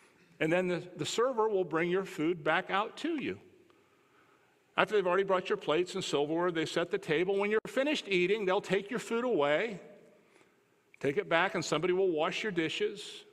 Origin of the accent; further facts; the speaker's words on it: United States; Don't ever, as an American, use that as an excuse not to be generous, because you are rich.